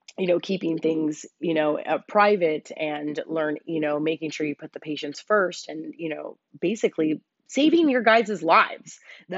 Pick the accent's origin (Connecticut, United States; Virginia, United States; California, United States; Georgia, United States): California, United States; I'm from Southern California, so I don't know.